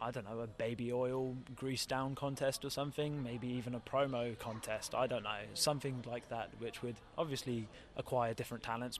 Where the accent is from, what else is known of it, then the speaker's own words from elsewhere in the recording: London, United Kingdom; 1 year on, I was there at Wembley, 10,000 people, home country in London.